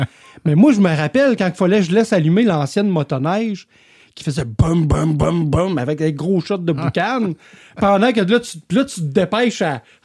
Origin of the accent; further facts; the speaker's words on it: Val-d'Or, Quebec, Canada; Fait que oui, moi je viens de Val d'Or, hein. Tu sais, moi je viens de l'Abitibi. Okay, en Abitibi, pas de motoneige, l'hiver, là. C'est long en tabarouette.